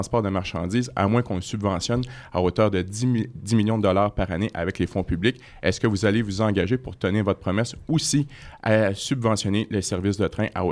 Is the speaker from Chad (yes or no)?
no; Quebec City, Quebec, Canada; les intérêts de la société de transport chez nous à Québec.